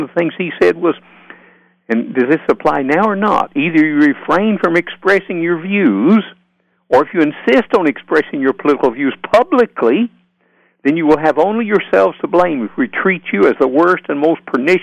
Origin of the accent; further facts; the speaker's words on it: the Ozarks, United States; born there; I was born in the Ozarks. And I'm born so poor, poverty was a step up.